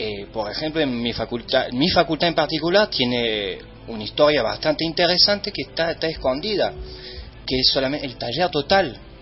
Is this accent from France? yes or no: yes; France; Spanish is a second language; moved away as an adult; now in Argentina; no tengo un acento raro, soy francés, nací allá. Viví hasta los 21 años, estuve estudiando en la Sorbonne, en la economía. Y bueno, vine a este maravilloso país a poder estudiar una carrera que es arquitectura en la UNC.